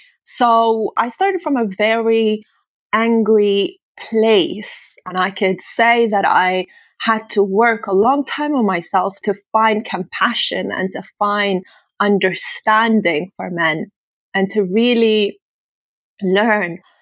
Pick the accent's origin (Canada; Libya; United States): Libya; Tripoli, Tripoli District; So I was born in Tripoli, Libya. I grew up there. I went to university there. I graduated from law school.